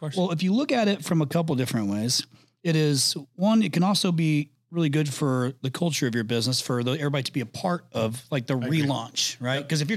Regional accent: Indiana, United States; now in Arizona, United States; I live in Arizona. I'm from Indiana. I live in Arizona.

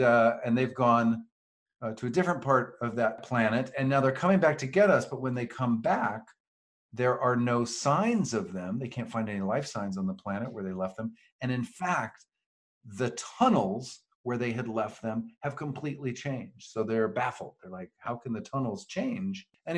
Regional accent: the South, United States; I think I'm from the South, so I give it a little extra.

